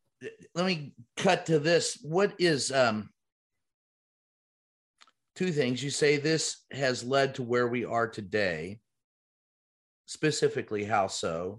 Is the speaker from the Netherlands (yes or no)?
no; Vietnam; I grew up in Vietnam